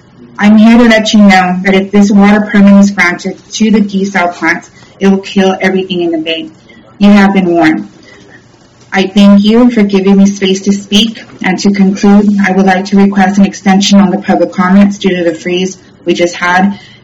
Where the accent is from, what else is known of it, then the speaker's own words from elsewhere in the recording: Corpus Christi, Texas, United States; I'm from Corpus Christi, Texas, which is ancestral lands of Conoco, Lipano, Apache, Carrizo, Olmecan, and Comanche.